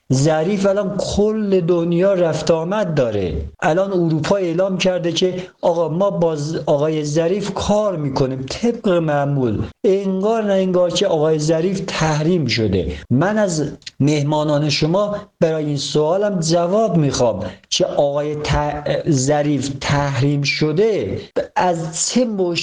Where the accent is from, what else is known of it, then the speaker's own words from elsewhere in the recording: Iran; من میخوام به عنوان یک ایرانی تمام مقامات این سیستم تحریم بشن